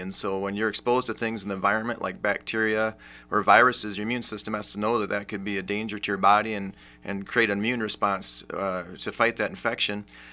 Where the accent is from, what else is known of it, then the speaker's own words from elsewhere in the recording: Mason City, Iowa, United States; I grew up in Mason City, went to Jefferson Elementary School, and we left about 1985 to Spencer, and I've been back now here for about 9 years